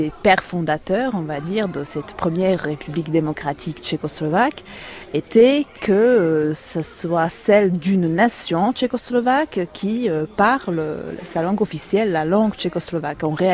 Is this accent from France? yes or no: no; Košice, Košice Region, Slovakia; French is a second language; moved away as an adult; now in Prague, Czechia; moi je viens de Košice, une ville à l'est de la Slovaquie. Et je suis venue par contre à Prague pour faire mes études universitaires. Donc je suis venue à 18 ans et j'ai passé quasiment 10 ans